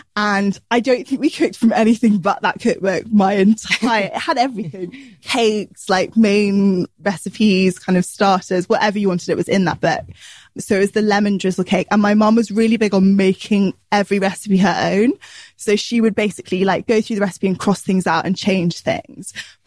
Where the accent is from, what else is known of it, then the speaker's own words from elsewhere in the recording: New Zealand; what I've learned from my Kiwi upbringing would be to be more laid back. I'm less British in that kind of stiff upper lip and a bit more talkative about my emotions.